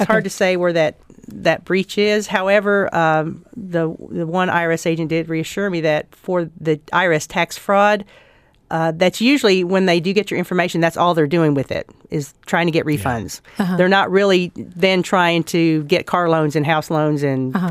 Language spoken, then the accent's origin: English; Tennessee, United States; What part of Tennessee? That's my home state.